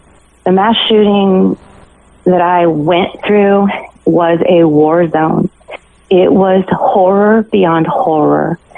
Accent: Idaho, United States; I grew up in Idaho. I know about guns.

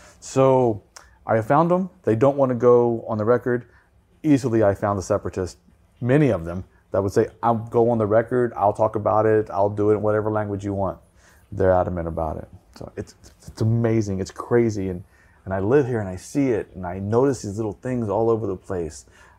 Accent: Texas, United States; because, you know, as a Texan, it's really easy for me to say, that shit would never happen there, right?

